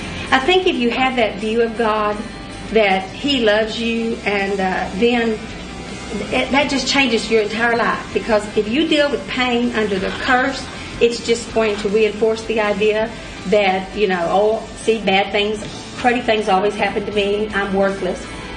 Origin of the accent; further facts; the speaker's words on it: Dallas, Texas, United States; born there; I've been at Mimosa for, I guess, about 15 years. And I was born in Dallas